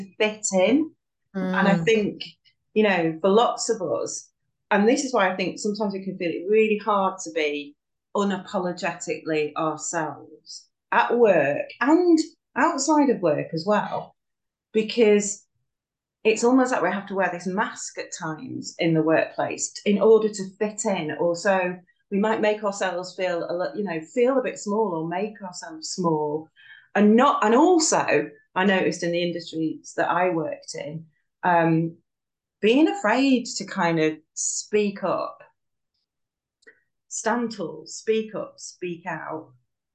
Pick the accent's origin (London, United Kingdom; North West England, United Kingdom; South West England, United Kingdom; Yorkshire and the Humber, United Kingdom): North West England, United Kingdom; Manchester; I'm from Manchester in the UK.